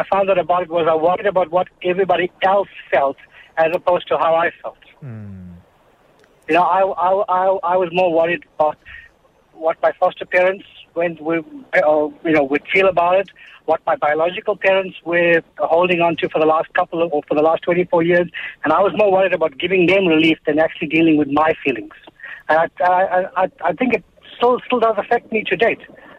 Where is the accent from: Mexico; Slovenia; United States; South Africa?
South Africa; Durban, KwaZulu-Natal; I mean, I grew up in Durban